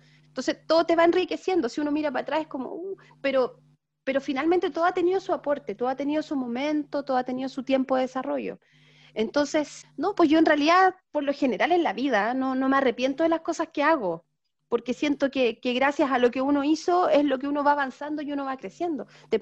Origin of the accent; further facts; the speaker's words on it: Chile; yo siento que nosotros, como chilenas, chilenos, tenemos una cultura particular